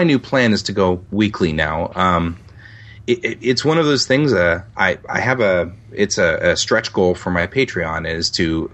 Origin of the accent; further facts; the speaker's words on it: Colorado, United States; I grew up in Colorado because my dad was transferred there when I was really young.